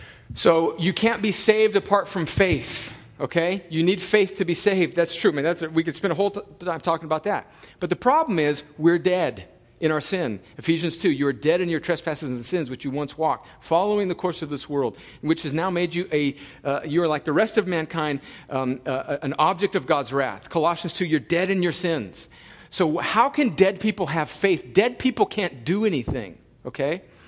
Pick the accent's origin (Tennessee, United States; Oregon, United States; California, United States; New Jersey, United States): California, United States; El Centro; Hey Brenda from El Centro, California. Yeah. My hometown.